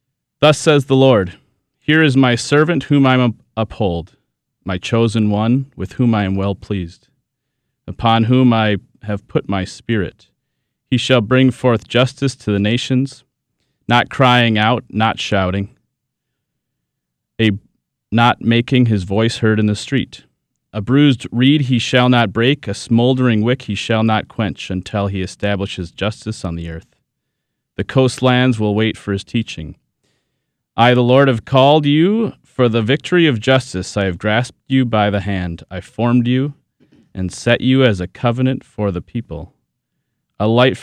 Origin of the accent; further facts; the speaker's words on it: Coon Rapids, Minnesota, United States; I'm born and raised in Coon Rapids, Minnesota. I went to Epiphany Catholic Church for all of my sacraments. 9 years at the Catholic school there. 4 years at the public high school, Coon Rapids High School.